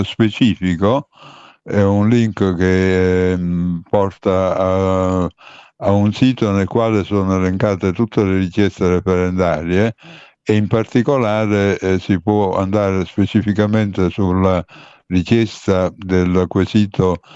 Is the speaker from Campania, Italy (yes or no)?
yes; Naples, Campania, Italy; Beh, io intanto, essendo napoletano, tocco ferro